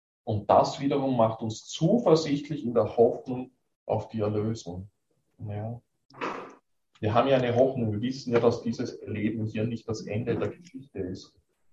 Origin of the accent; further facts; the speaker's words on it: Vienna, Austria; moved away; Dann sind wir übersiedelt, sind wieder die ganzen Beziehungen zerbrochen, wieder neu anfangen. Als Wiener in der Steiermark überhaupt nicht einfach.